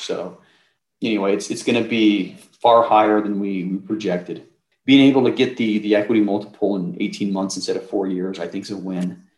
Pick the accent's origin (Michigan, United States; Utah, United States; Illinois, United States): Utah, United States; Salt Lake City; also born or lived in Minnesota; I grew up in the Salt Lake City area, you know, went to University of Utah